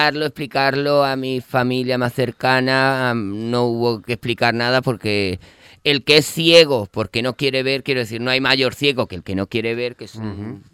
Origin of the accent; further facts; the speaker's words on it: Elche, Valencian Community, Spain; Yo soy de Elche, de Elche.